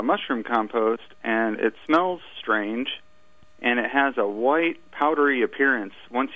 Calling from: Illinois, United States; I'm calling from Central Illinois.

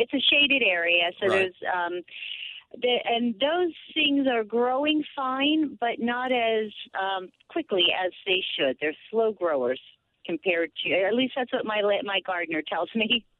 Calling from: Doylestown, Pennsylvania, United States; I'm calling from Doylestown, Pennsylvania.

